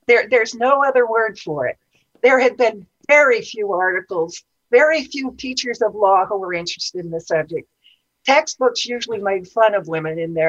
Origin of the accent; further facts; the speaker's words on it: California, United States; I was born in California and grew up in the mountains, and so this was my first big trip to the other coast.